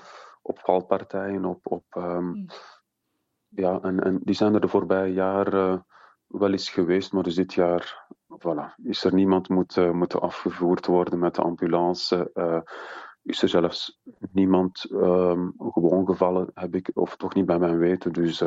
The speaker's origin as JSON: {"language": "Dutch", "country": "Belgium", "said": "Dus ik weet van mezelf, ik als Belg"}